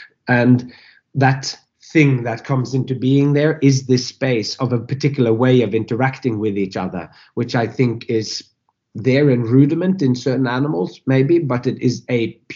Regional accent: Norway; English is a second language; I grew up in Norway, which is kind of a Protestant kind of place and Western thinking or whatever.

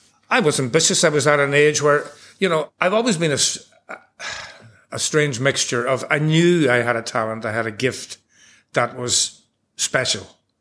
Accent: Ireland; moved away as an adult; now in London, United Kingdom; And I felt that a lot just living as an Irish man in London, 69, 70, 71.

